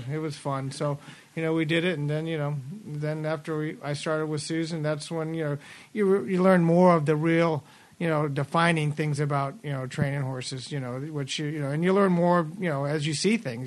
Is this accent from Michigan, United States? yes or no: no; Nebraska, United States; I was from Nebraska, and that's back when they had Exarban